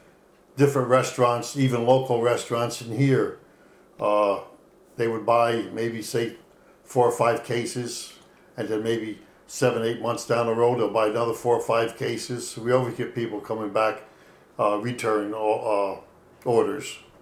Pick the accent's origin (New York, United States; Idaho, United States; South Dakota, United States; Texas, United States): New York, United States; Hudson; Yeah, I grew up in Hudson all the while. I lived there all my life until I got married and I moved out into Greenport.